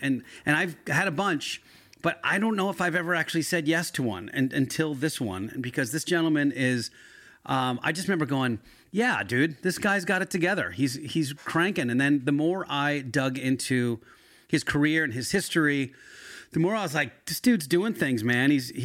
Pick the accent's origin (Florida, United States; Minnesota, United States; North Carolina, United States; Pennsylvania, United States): Pennsylvania, United States; Yardley; So I grew up in Bucks County in Yardley and then moved to Roxborough and Manayunk when I went to Temple.